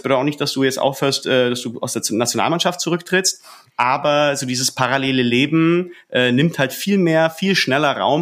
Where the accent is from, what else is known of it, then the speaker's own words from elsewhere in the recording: Czechia; Und ich habe da vielleicht jetzt als Tscheche so eine persönliche, subjektive Theorie.